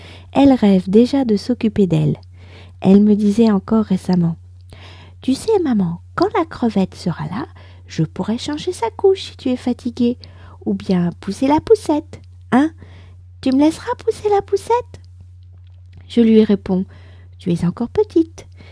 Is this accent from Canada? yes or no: no; France; je suis française, j'habite près de Paris